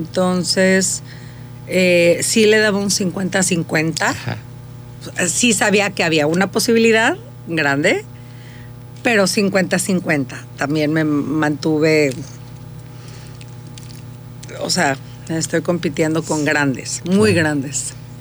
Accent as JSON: {"language": "Spanish", "country": "Mexico", "said": "para que vean lo increíble que somos nosotros los mexicanos, lo increíble que es la bahía."}